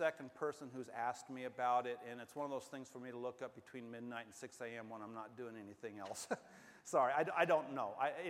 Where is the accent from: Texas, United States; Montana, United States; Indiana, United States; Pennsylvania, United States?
Texas, United States; I'm from Texas and they're Texas big.